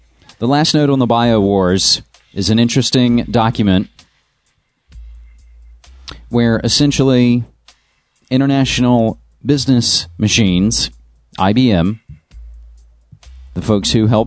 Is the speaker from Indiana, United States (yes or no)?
no; West Virginia, United States; My home state of West Virginia has now recorded its first swine flu death